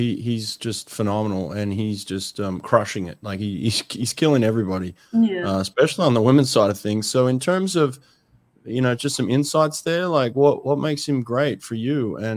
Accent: Australia; I just have to as an Aussie.

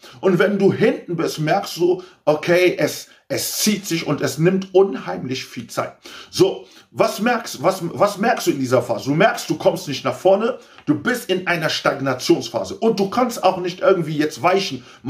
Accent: Cologne, North Rhine-Westphalia, Germany; So, du gehst zur Post hier in Köln, wir sind Kölner

